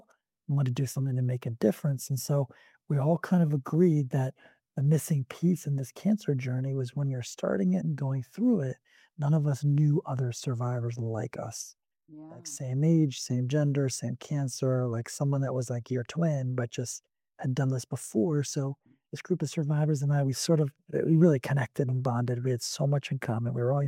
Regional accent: Michigan, United States; also born or lived in Chicago; now in New York City, United States; I live in New York City. I used to live in Chicago for about 15 years. And before that, I'm from Michigan.

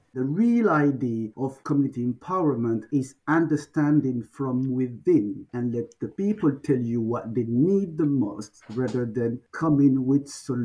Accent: Paris, Île-de-France, France; English is a second language; now in London, United Kingdom; So I am originally from France, Paris, but very quickly I felt that comfortable living in London

